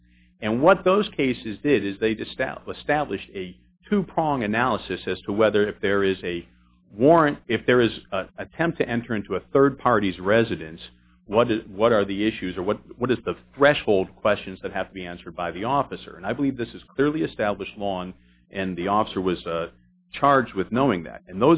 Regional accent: Virginia, United States; I'm from Loudoun County, Virginia

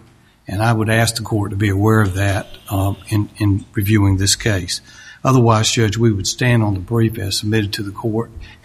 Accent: Jacksonville, North Carolina, United States; from Jacksonville, North Carolina, southeastern North Carolina.

